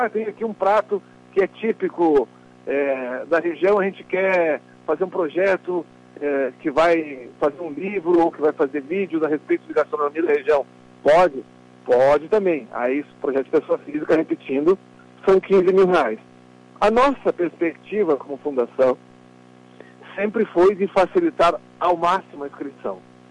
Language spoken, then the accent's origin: Portuguese; Rio Grande do Sul, Brazil; O que nos une como Rio Grande do Sul, como gaúchos, é a nossa cultura. São os costumes, o sotaque, a forma de vestir